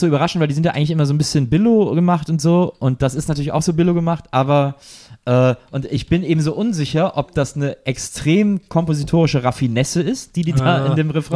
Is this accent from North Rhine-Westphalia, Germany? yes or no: yes; Cologne, North Rhine-Westphalia, Germany; Und trotzdem war klar, dass wir sind alle Kölsche und das ist unsere Stadt